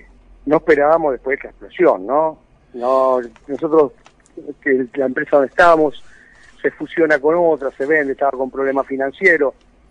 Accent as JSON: {"language": "Spanish", "town": "Sarandí", "region": "Buenos Aires Province", "country": "Argentina", "said": "En realidad, todavía seguimos estando en Partido Avellaneda. Estamos en Sarandí, que es donde somos oriundos, nosotros somos de Sarandí."}